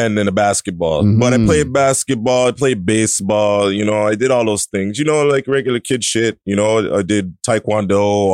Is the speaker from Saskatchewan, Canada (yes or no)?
no; Toronto, Ontario, Canada; also born or lived in Mississauga; Yeah. I was born in Toronto, Etobicoke, grew up till I was in my teens, and then I moved to Mississauga.